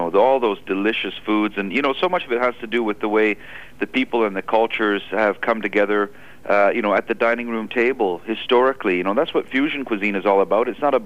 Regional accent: Vancouver, British Columbia, Canada; Well, growing up in Vancouver is a pretty good start, about as good as a start as you could ask for.

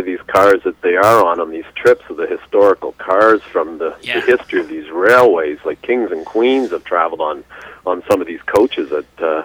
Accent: Canada; me being a Canadian, you know, I'm rather partial to the ones that look at our Rocky Mountains.

